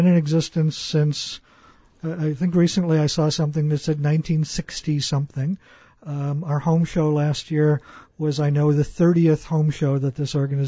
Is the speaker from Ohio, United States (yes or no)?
yes; Ohio, United States; I grew up in northern Ohio. I've lived a bunch of places since then, but the part I grew up in Ohio was right along Lake Erie.